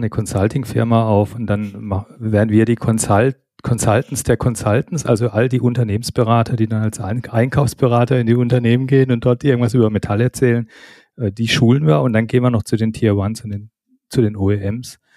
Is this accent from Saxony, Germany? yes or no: no; Baden-Württemberg, Germany; Nee, ich bin Badener, ich bin ja Badener, kein Schwabe.